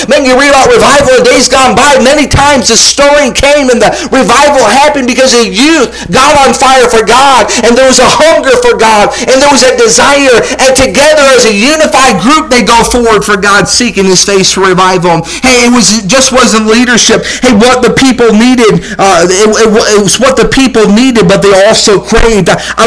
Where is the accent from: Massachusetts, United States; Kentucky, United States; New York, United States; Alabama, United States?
Massachusetts, United States; Boston; Because I grew up in Boston, outside of Boston, and the Celtics aren't looking good.